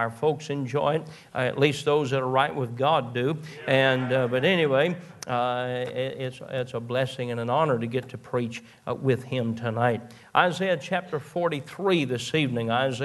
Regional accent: Hazard, Kentucky, United States; I'm from Hazard, Kentucky, southeast Kentucky

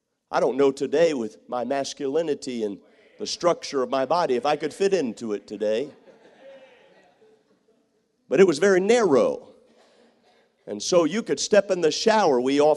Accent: Northeast, United States; also born or lived in Mississippi; I was raised in the Northeast. We used to travel. New York City was only 4 hours from my home.

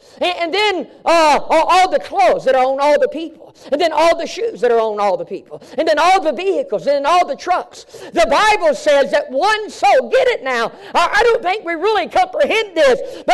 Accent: Mississippi, United States; I'm from Mississippi, I can say that.

